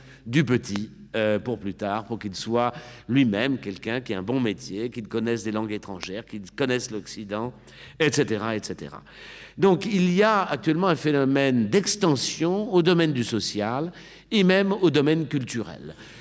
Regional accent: Lyon, Auvergne-Rhône-Alpes, France; moi je suis lyonnais

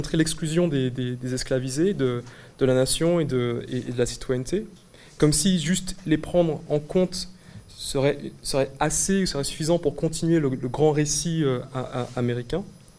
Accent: Martinique, France; je suis martiniquais et je suis chercheur en philosophie

